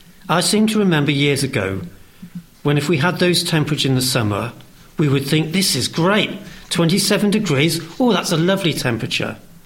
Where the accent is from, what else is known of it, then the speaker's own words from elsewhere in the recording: United Kingdom; And we are British, and we do like to moan about the weather, don't we?